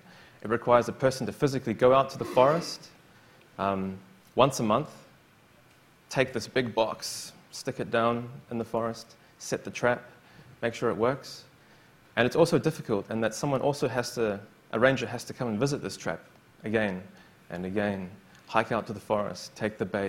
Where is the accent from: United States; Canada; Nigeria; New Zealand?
New Zealand; Now, as a New Zealander, well, I'm really proud to be a New Zealander.